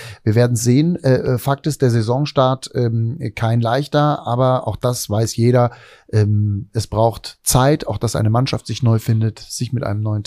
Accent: West Germany, Germany; now in Brandenburg, Germany; Ich bin selber aus dem Westen, bin aber mittlerweile ganz überzeugter Brandenburger, lebe dort wahnsinnig gerne

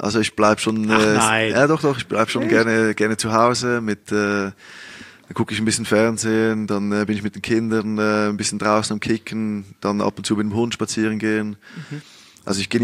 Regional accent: Switzerland; now in Germany; Also es ist schon natürlich so, dass die Schweiz mein Heimatland ist und irgendwann möchte ich dahin zurückkehren.

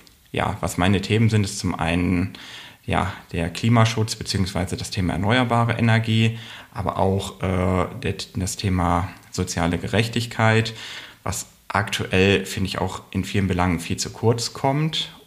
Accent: Remscheid, North Rhine-Westphalia, Germany; ich bin 37 Jahre alt, komme gebürtig aus Remscheid

